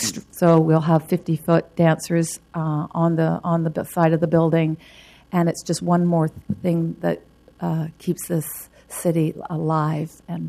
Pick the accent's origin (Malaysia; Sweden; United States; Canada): Canada; I was very proud to take the company back to Canada, my home country, and it was quite a nostalgic tour for me.